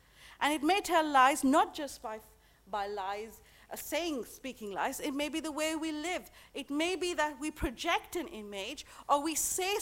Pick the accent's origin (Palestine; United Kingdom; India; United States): India; I come from India, and we have a lot of wise men who say a lot of wise things.